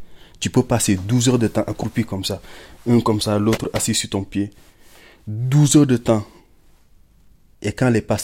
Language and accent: French; Senegal; moved away as an adult; now in Paris, France; Moi, je viens du Sénégal, j'ai 32 ans, je suis à Paris depuis 4 ans, je suis né dans une famille modeste.